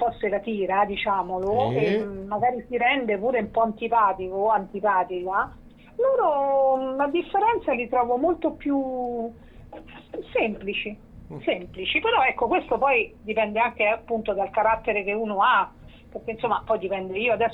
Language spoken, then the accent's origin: Italian; Camerino, Marche, Italy; Diciamo che sono un po' umbro marchigiana, perché mio padre, diciamo, era dell'Umbria, mia madre marchigiana. Io sono nata a Camerino.